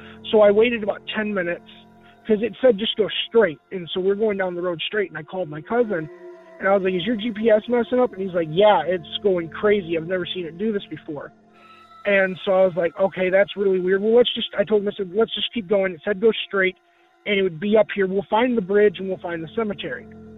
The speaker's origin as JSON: {"language": "English", "town": "Rockford", "region": "Illinois", "country": "United States", "said": "Hi, Derek. … I'm from Rockford, Illinois."}